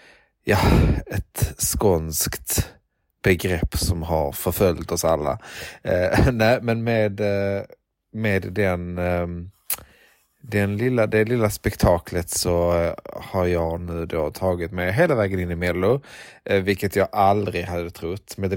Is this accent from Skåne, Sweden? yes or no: yes; Skåne, Sweden; Det är också såklart min skånska humor i det